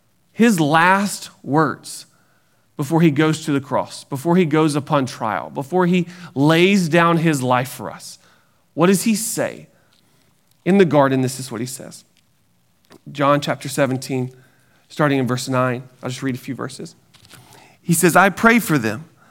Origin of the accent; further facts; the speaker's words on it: Georgia, United States; I'm from South Georgia originally, 6 miles from the Georgia line, 7 miles from the Alabama line. And so that means you've never heard of it.